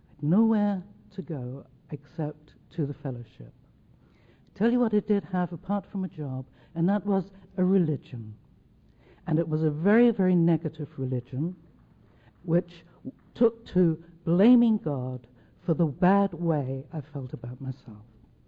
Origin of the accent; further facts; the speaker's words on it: London, United Kingdom; I'm from London, England, which you can probably tell by the strange way in which I speak.